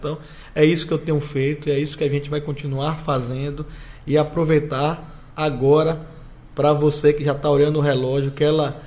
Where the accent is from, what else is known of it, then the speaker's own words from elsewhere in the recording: Ilhéus, Bahia, Brazil; estar na terra que eu tenho a minha memória afetiva mais forte da minha vida, que foi onde passei os melhores momentos da minha vida, da minha adolescência aqui em Ilhéus